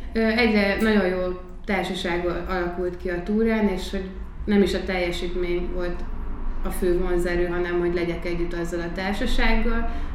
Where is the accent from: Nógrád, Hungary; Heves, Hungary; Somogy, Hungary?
Heves, Hungary; Eger; Én Egerben nőttem fel.